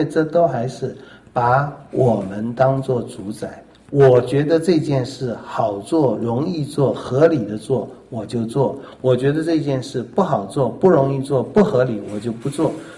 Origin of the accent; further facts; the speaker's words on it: China; 就我们中国人注意物质方面的部分，但我们中国人另外一个部分又非常注意的就是面子。